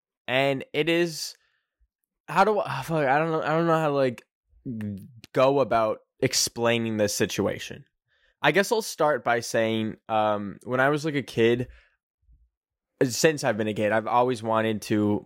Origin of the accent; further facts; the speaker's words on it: Canada; And I am a Canadian. I am not an American.